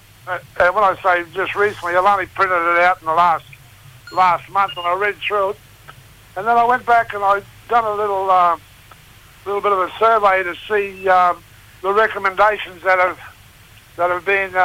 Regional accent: Ingham, Queensland, Australia; Mate, I'm a Wagamai man from the Herbert Valley region, Ingham. Inland from Ingham there. That's my country. We're the Rainforest Mob.

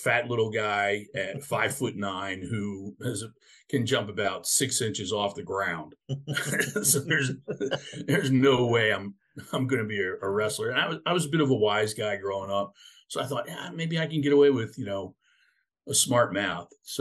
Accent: Philadelphia, Pennsylvania, United States; Growing up in the Philadelphia area, became a huge hockey fan.

